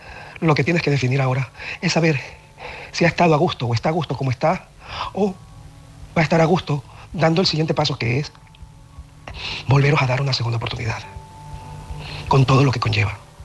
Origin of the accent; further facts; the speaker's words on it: Barcelona, Catalonia, Spain; de Barcelona.